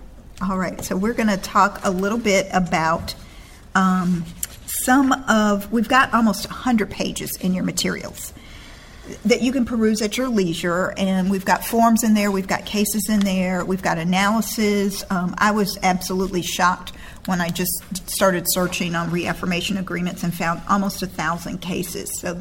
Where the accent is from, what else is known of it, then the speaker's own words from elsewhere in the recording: Frisco, Texas, United States; I'm from Frisco.